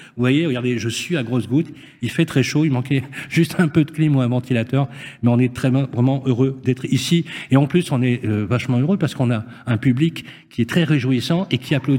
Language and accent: French; Lyon, Auvergne-Rhône-Alpes, France; je suis né à la Croix-Rousse, j'ai vécu à Lyon, donc je connais très très bien